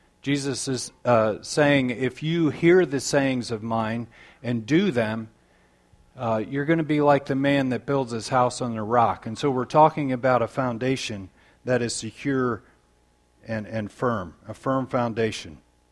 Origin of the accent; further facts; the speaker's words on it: Michigan, United States; In my young years, when I was young growing up in Michigan, we were involved in installing foundations.